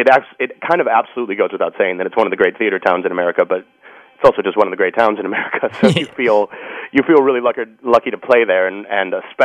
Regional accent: Rochester, Michigan, United States; Well, I grew up in Michigan. I grew up about 40 minutes north of Detroit, a town called Rochester.

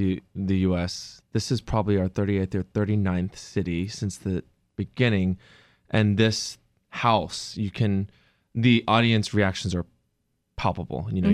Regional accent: Atlanta, Georgia, United States; Yes, born and raised in Atlanta

